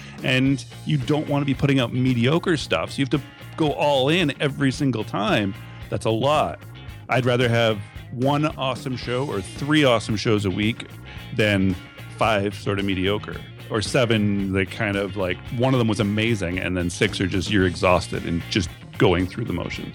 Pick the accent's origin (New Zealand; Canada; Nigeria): Canada; And I'm Canadian, so this fair use thing is different